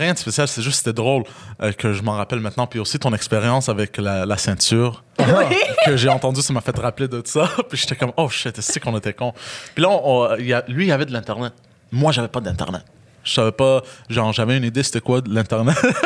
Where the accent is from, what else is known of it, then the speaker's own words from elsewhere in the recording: Montreal, Quebec, Canada; Parce que moi, je viens de Parc Extension. Puis on est très agressif.